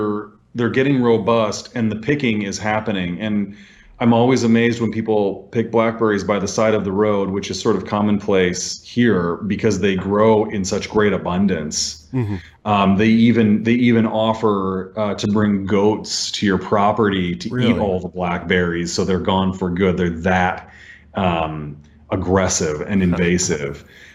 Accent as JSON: {"language": "English", "region": "Minnesota", "country": "United States", "tie": "born or raised there", "said": "Yeah, we growing up in Minnesota, we very much had the early cold snap where you were winterizing for sure in September, right?"}